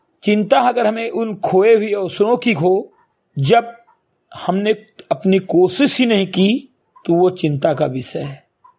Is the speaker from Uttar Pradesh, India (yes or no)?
yes; Samri Katai, Uttar Pradesh, India; ग्राम सभा समरी कटाई विकासखंड मेनपुरवा जनपद बहराइच का मूल निवासी हूँ